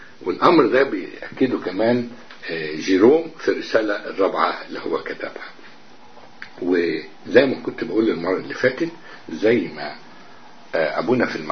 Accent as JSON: {"language": "Arabic", "country": "Egypt", "lives_now": "Djerba, Tunisia", "said": "مش عشان إحنا بس مصريين وكده وعايشين في جربة"}